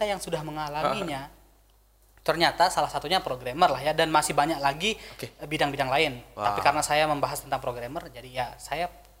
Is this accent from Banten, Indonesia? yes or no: no; East Lombok, West Nusa Tenggara, Indonesia; saya dari Lombok Timur.